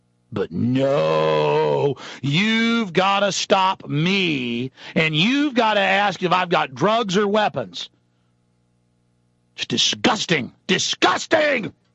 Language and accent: English; Dallas, Texas, United States; I grew up in Dallas, man.